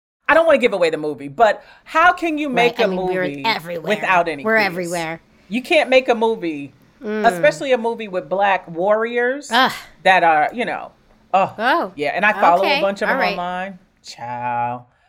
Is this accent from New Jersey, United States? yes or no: yes; New Jersey, United States; You know what? I'm from Jersey. It's because of Beulah.